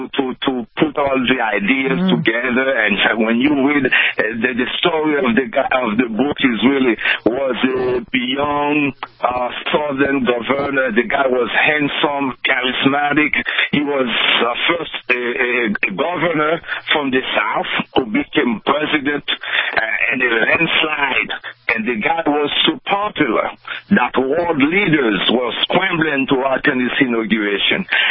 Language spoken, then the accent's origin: English; Haiti; moved away as an adult; now in United States; and of course, you know, from my home country, Haiti.